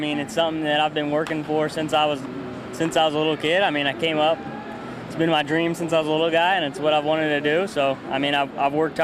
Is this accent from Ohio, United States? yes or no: yes; Cincinnati, Ohio, United States; Oh, seeing it hanging there, and I got to go home and play in my hometown for my first big league game in Cincinnati, Ohio.